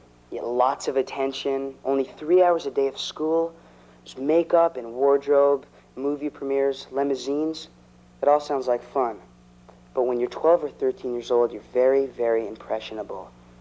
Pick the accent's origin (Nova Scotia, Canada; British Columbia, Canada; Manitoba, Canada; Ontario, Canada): Ontario, Canada; Toronto; now in Los Angeles, United States; I'm 17 years old and I'm from Toronto, Canada. I'm currently living with my mother Judy in Los Angeles, California.